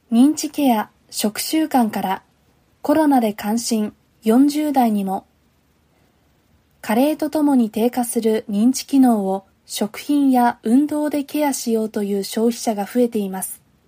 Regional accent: Yokohama, Kanagawa, Japan; 私は横浜生まれ、横浜育ちの浜っ子なので、

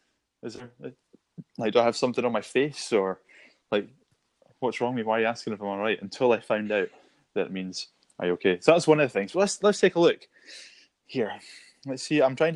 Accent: Scotland, United Kingdom; now in England; as a Scottish person living in England was whenever I met an English person

